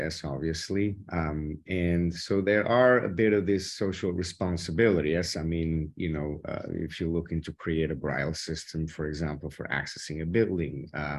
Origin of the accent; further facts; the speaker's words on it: Northern Portugal, Portugal; I mean, you know, I'm from Northern Portugal.